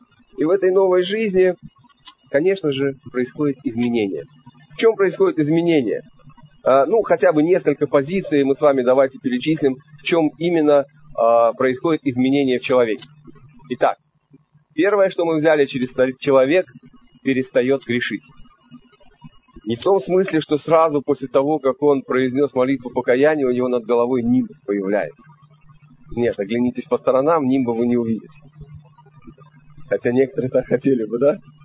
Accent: Uzbekistan; now in Russia; Вот я вырос в Узбекистане.

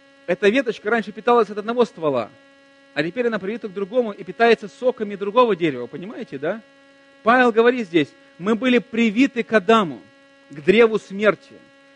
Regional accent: Russia; Потому что я россиянин, моя команда победила.

